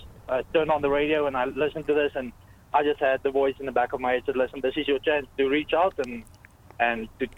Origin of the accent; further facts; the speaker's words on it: South Africa; accent: Afrikaans; I'm from South Africa.